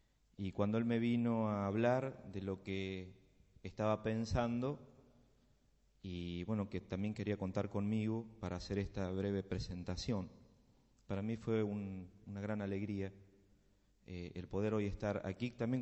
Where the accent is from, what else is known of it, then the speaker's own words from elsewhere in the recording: Argentina; A mí me cuestionó mucho la cultura como argentino, pensé en mis raíces y me costaba descubrirlas.